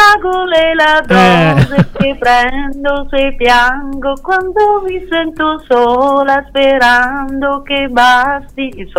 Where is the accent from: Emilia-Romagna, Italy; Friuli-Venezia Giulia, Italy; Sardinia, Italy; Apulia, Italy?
Apulia, Italy; Gravina in Puglia; now in Altamura, Italy; non sono neanche di Matera peraltro, sono di Gravina e vivo ad Altamura